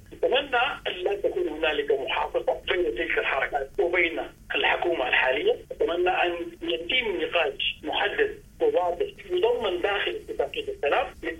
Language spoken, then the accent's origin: Arabic; Sudan; نحن كسودانيين محتاجين هو نضمن ان العداله الانتقاليه سوف تؤدي الى منع ما يمكن ان يحدث مستقبلا من انتهاكات